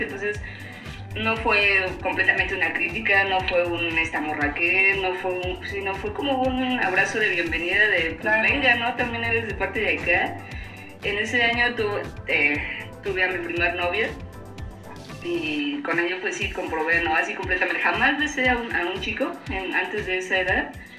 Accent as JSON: {"language": "Spanish", "region": "Mexico City", "country": "Mexico", "tie": "born or raised there", "said": "Yo crecí en la Ciudad de México, soy del sur de la Ciudad de México"}